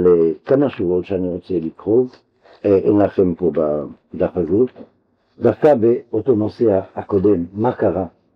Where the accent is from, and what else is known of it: Algeria; born or raised there